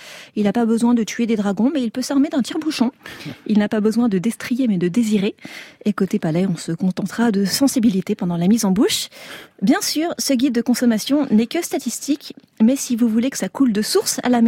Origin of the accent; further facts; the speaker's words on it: France; on est français